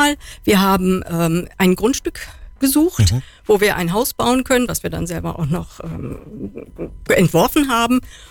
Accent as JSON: {"language": "German", "town": "Dortmund", "region": "North Rhine-Westphalia", "country": "Germany", "also_born_or_lived": "Frankfurt", "said": "Ich komme eigentlich aus Dortmund, also aus dem Ruhrpott, habe aber dann sehr lange im Frankfurter Raum gearbeitet."}